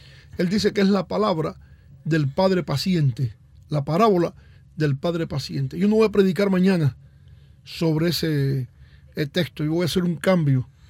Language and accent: Spanish; Matanzas, Cuba; Pero Demetrio y yo tenemos la ventaja de que somos de Matanzas.